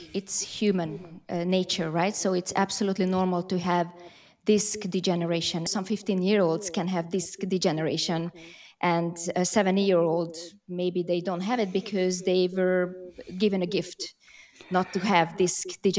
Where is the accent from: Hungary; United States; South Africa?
Hungary; I am from Hungary, and in Hungary, they still recommend bed rest.